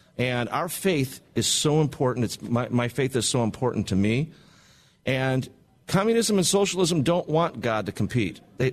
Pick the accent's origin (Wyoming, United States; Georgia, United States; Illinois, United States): Illinois, United States; Chicago; Chicago, south side of Chicago.